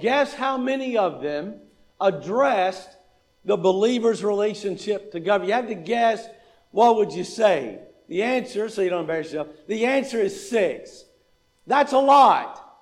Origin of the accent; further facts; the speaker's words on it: United States; I'm a member of a certain political party. I'm an American.